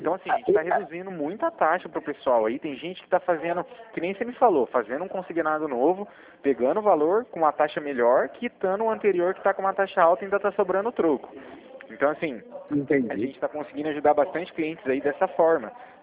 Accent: Cornélio Procópio, Paraná, Brazil; eu sou de Cornélio Procópio aqui, próximo de vocês, na divisa.

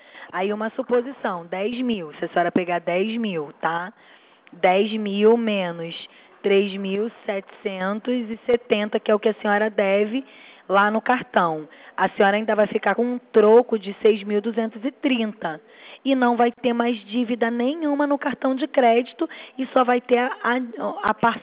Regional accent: Rio de Janeiro, Brazil; só que eu sou do Rio.

